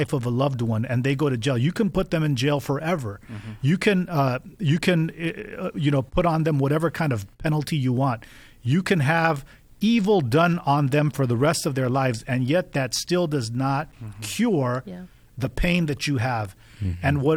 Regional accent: East Lansing, Michigan, United States; because I'm from East Lansing, Michigan, and we send a lot of gymnasts, you know, into to the Olympics

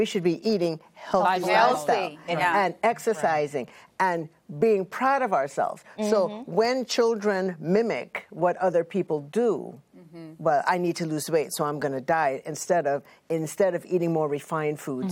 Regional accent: Trinidad & Tobago; we all live in certain cultures, and I'm Trinidadian.

